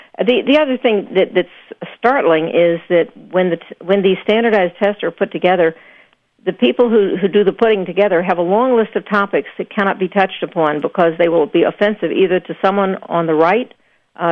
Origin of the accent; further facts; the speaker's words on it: Houston, Texas, United States; moved away as an adult; Paul, I grew up in Houston, Texas, and I never saw snow until I went away to college.